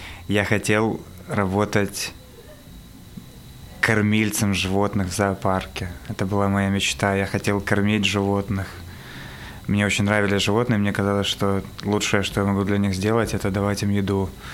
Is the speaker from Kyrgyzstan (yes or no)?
no; Kharkiv, Kharkiv Oblast, Ukraine; moved away as an adult; Я родился и жил... До 27 лет в Харькове. Это такой город в Украине, большой, второй по величине. И да, жил там очень долго, а потом уехал.